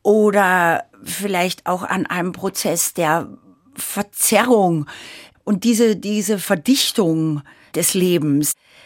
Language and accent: German; Ottensheim, Upper Austria, Austria; So, ja, ich bin in Linz im Krankenhaus geboren, aber in Ottensheim